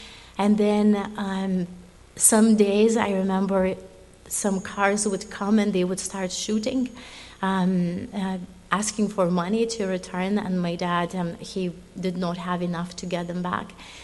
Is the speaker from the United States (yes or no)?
no; Lithuania; I come from Lithuania.